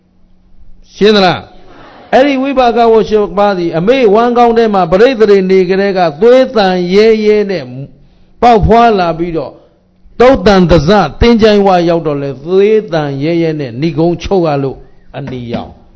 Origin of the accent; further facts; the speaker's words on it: Yangon, Yangon Region, Myanmar; ကျုပ်ကရန်ကုန်သူရန်ကုန်သားတွေဒီလောက်အလိမ့်မှမထင်ဘူး